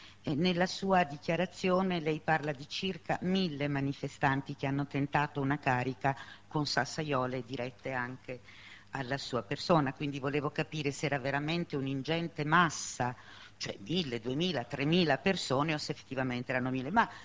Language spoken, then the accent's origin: Italian; Genoa, Liguria, Italy; Peraltro per me, essendo genovese ed essendo stata lì in quei giorni